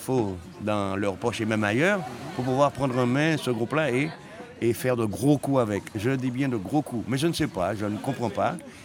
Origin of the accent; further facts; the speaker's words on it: France; on n'a pas notre créneau à nous parce qu'on est français.